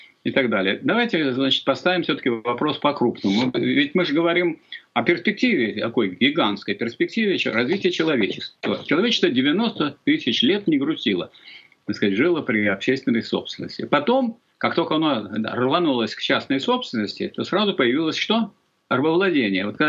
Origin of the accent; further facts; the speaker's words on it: Tambov Oblast, Russia; born there; в том месте, где я родился, в Первомайском районе, в селе Староклинского, Первомайского района Тамбовской области.